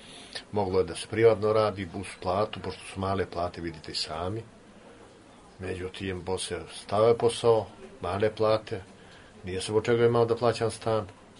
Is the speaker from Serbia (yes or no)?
no; Montenegro; moved away; Kad sam došao iz Crne Gore, nijesam pio alkohol.